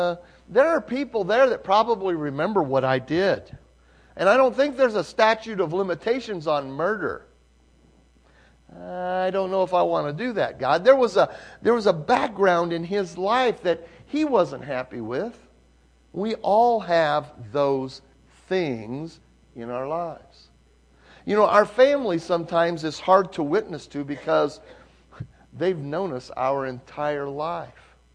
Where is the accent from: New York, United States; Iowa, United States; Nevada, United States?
Iowa, United States; Stanhope; I mean, I was raised in Stanhope, Iowa. Stanhope had 4 stop signs, did not have a stop light.